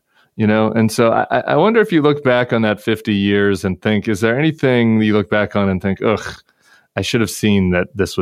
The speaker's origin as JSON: {"language": "English", "region": "Colorado", "country": "United States", "said": "I'm from Colorado"}